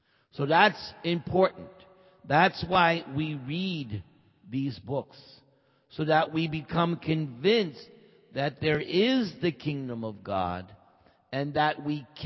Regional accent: New York, United States; moved away; I come from New York. And anyone who grows up in New York, you think, we're in New York.

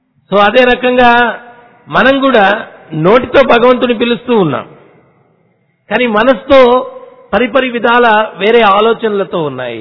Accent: Nellore, Andhra Pradesh, India; also born or lived in Bangalore; నేను నెల్లూరు నుంచి బెంగళూరు వెళ్ళడానికి ఒక 22 సంవత్సరాల కిందట నెల్లూరులో చాలా వేడిగా ఉండేది.

